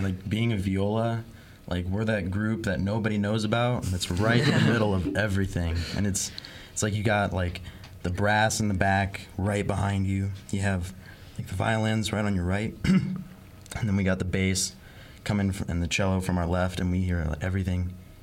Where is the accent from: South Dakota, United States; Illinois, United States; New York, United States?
Illinois, United States; And I started in fourth grade because I came from Illinois, and that's when they started orchestra.